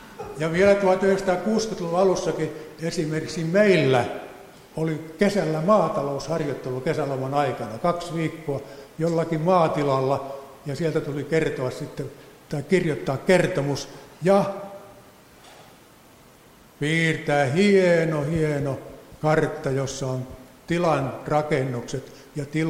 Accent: Vaasa, Ostrobothnia, Finland; Me Tervon kanssa jotenkin ollaan Vaasasta kotoisin

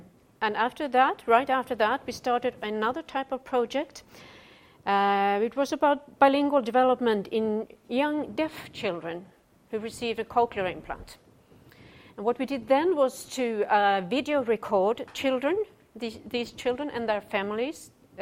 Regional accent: Sweden; so that's a Swedish name. I'm from Sweden, and … I'm married to a Finn, so it's a Finnish last name.

